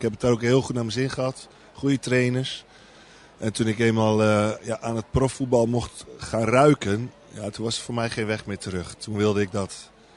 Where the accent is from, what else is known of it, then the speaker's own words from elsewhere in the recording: Emmeloord, Flevoland, Netherlands; Geboren en getogen in Emmeloord. Mijn ouders waren verhuisd van Urk naar Emmeloord. Mijn broer is nog wel geboren op Urk.